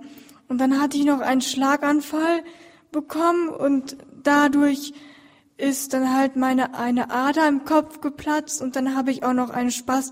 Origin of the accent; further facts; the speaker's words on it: Hohenhausen, North Rhine-Westphalia, Germany; Ich komme aus Kallital, Hohenhausen.